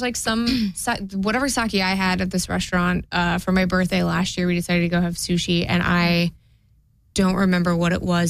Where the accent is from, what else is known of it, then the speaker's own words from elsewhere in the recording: Midwest, United States; I grew up in the Midwest. For people who don't know what happens out there, let me give you a rundown.